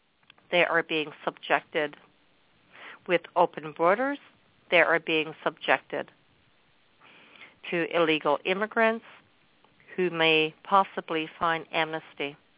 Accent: Canada; I, as a Canadian, I'm very close to my American cousins

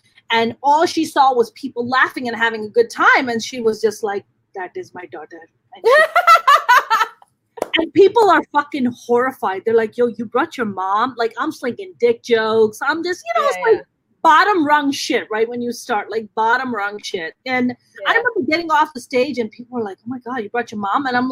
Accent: New York City, New York, United States; cause I grew up in New York City and I used to live in Midtown West and then moved out to Brooklyn and stuff and grew up in New York.

